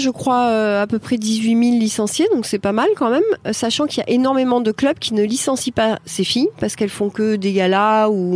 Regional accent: France; c'est possible quand on est française.

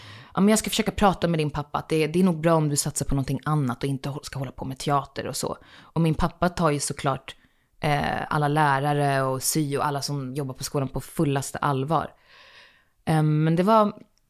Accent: Akalla, Stockholm County, Sweden; Att jag är uppvuxen i Akalla, att jag bott där i 22 år.

